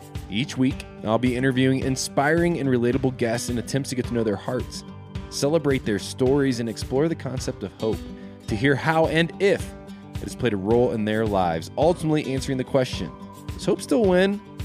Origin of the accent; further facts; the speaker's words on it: Midwest, United States; And I grew up in the Midwest. I have a lot of great things to say about the Midwest